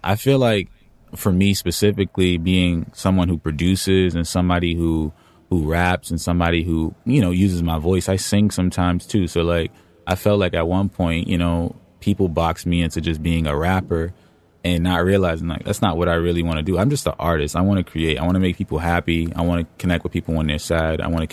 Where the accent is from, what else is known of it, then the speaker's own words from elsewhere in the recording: Dorchester, Massachusetts, United States; I grew up in Dorchester, specifically off of Geneva Ave. There's a Vietnamese community, there's Haitian community, there's Jamaican community, there's a Cape Verdean community.